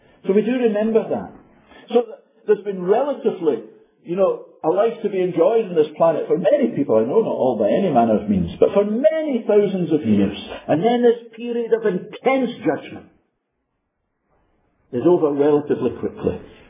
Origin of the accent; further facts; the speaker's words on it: Glasgow, Scotland, United Kingdom; I come from Glasgow.